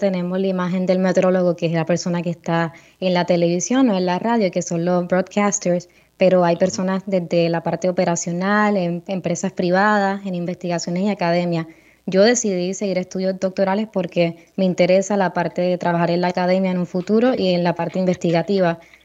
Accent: Comerío, Puerto Rico; also born or lived in Mayagüez; Sí, yo soy natural del pueblo de Comerío, allá me crié y fui a la escuela pública desde elemental hasta la escuela superior allá en Comerío. Después me fui a Mayagüez a estudiar física teórica y meteorología.

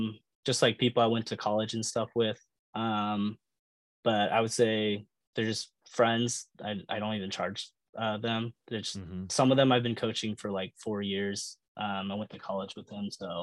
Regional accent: Richland, Washington, United States; So I grew up in Richland, Washington. So that's like Eastern Washington. I moved here for school and kind of staying here for work.

